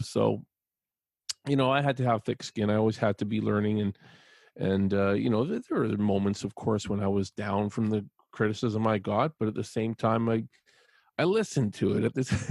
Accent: British Columbia, Canada; also born or lived in Alberta; I grew up mostly in British Columbia. I did spend a little bit of time in Alberta. Well, that's just one province over. Very different provinces, though, I must say that.

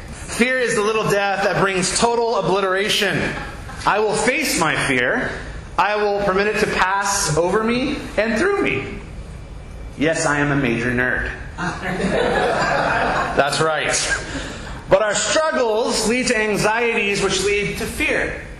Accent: Scotland, United Kingdom; After all, I'm Scottish, and I love a good fight. The Irish have nothing on us.

